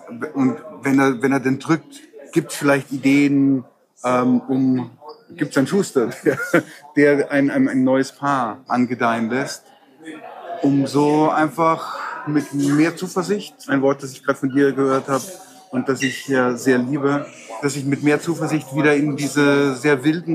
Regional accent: Bavaria, Germany; Nein, ich bin ein echter Bayer.

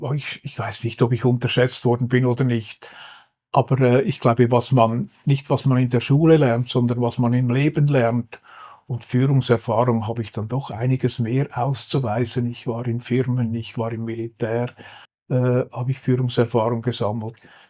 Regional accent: Switzerland; Aber auch bei uns in der Schweiz, es funktioniert einfach immer wieder, oder?

